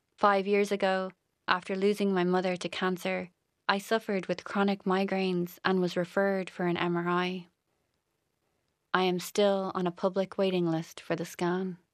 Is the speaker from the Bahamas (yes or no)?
no; Churchtown, Leinster, Ireland; When I was growing up in Churchtown, we lived on a busy road with lots of traffic.